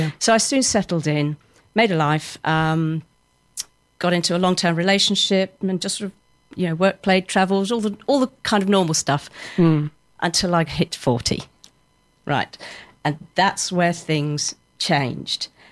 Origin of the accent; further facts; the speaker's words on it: Winchester, South East England, United Kingdom; I grew up in Winchester with my three brothers